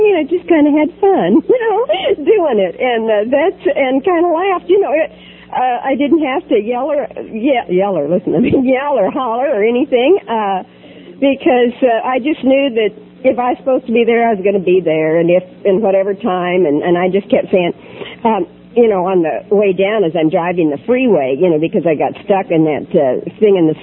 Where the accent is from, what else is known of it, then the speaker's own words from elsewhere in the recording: Kansas, United States; I was born and raised in Kansas, which is a dry state, and there was no alcoholism in my family.